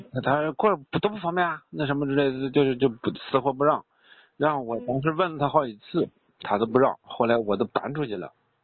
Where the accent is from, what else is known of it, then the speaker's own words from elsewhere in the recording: Langfang, Hebei, China; 那是廊坊，不是唐山。